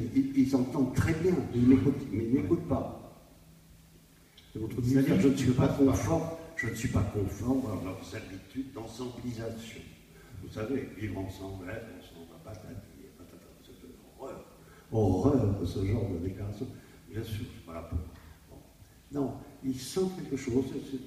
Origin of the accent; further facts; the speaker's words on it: Bordeaux, Nouvelle-Aquitaine, France; born there; Vous avez vu, je suis né à Bordeaux